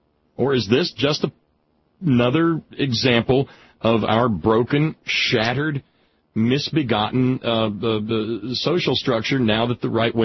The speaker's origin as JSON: {"language": "English", "region": "the South", "country": "United States", "said": "I'm sorry, Yankee just comes out of my mouth, I'm a Southerner."}